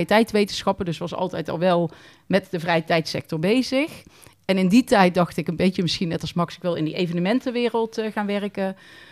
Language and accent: Dutch; Sint-Oedenrode, North Brabant, Netherlands; Ik kom uit Sint-Oederode, Nijnsel.